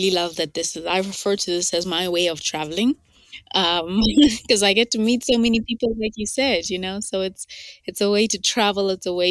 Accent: Lesotho; Just to clarify, I am Southern African, which can get confusing, I think, because I'm from Lesotho, not South Africa.

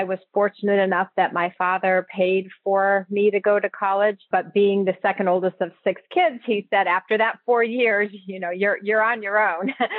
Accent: Rocky River, Ohio, United States; But I grew up in Rocky River, Ohio, a suburb of Cleveland, and I'm one of six kids.

